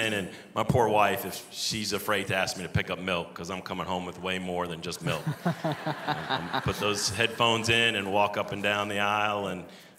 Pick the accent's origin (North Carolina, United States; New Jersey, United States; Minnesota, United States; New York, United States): New York, United States; Well, you can tell the reason we have a Yankee uniform is I'm from New York.